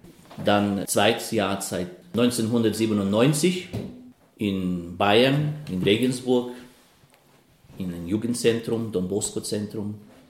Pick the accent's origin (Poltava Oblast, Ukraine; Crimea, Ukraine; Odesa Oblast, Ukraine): Odesa Oblast, Ukraine; Odesa; Ich bin ein gebürtiger Ukrainer aus Odessa. Odessa für mich ist die Stadt, in der ich meine ganze Kindheit verbracht, meine Abitur absolviert und auch, wie schon vorher gesagt, mein Universitätsstudium abgeschlossen.